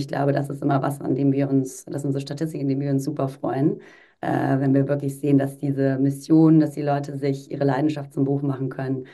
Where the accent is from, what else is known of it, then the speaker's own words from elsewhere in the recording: Freiburg, Baden-Württemberg, Germany; Ich komme ursprünglich aus Freiburg.